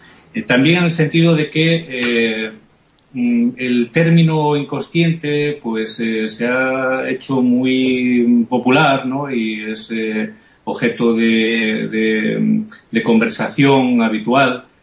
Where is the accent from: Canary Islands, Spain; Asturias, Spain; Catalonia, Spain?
Asturias, Spain; Avilés; born there; also born or lived in Pontevedra / Zaragoza; now in Gijón, Spain; Sí, soy asturiano. Yo nací en Avilés, nací en una, digamos, en una zona de Avilés que se llama Buenavista. Uh-huh. Y llevo 13 años viviendo en Gijón y trabajando